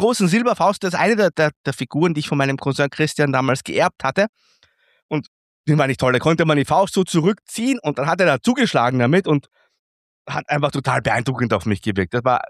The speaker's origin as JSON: {"language": "German", "country": "Austria", "said": "er konnte richtig angefressen schauen, wie man bei uns in Österreich sagen würde."}